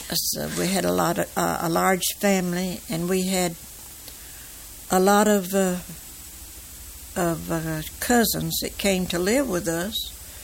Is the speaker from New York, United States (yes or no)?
no; Alabama, United States; now in Jacksonville, United States; And I worked in a locker plant in Jacksonville after I moved to Jacksonville from Alabama.